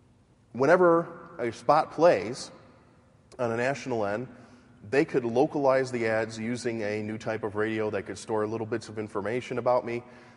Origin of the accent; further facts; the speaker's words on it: Detroit, Michigan, United States; I'm from Detroit and my family all worked for Ford